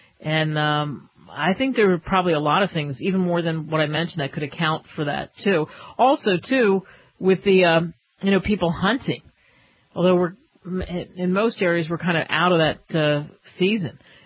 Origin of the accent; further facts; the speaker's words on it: Northeast, United States; Oh, I know. I grew up in the Northeast. I'm well aware, Tomas, of how cold it can get.